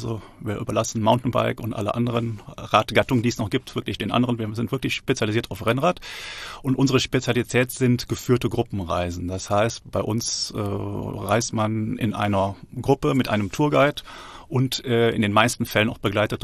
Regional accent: Rhineland, Germany; now in Freiburg, Germany; Ich bin Rheinländer bin im Rheinland quasi geboren und auch aufgewachsen und bin eigentlich erst, habe zwar schon mal in Freiburg schon mal 2 Jahre gelebt und auch gearbeitet, bin aber eigentlich jetzt erst zum 1.1. Fest nach Freiburg gegangen.

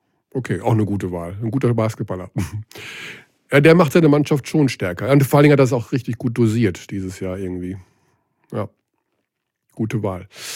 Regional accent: Dissen, Lower Saxony, Germany; Meine Heimatstadt Dissen.

